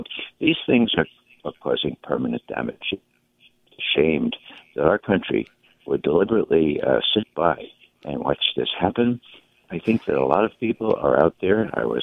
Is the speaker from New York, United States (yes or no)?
yes; New York, United States; I grew up in the Bronx. About a third of my neighbors who were of Jewish extraction.